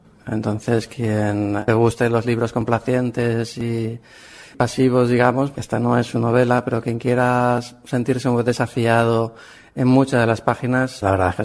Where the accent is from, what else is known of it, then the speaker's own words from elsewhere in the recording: Valencia, Valencian Community, Spain; Soy de Valencia, ciudad capital, entonces cuando fui a vivir a este pueblo me llamaba mucho la atención